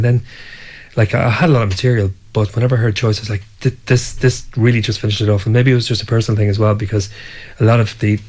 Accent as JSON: {"language": "English", "town": "Castleblaney", "region": "County Monaghan", "country": "Ireland", "tie": "born or raised there", "said": "like I grew up in Castleblaney, County Monaghan"}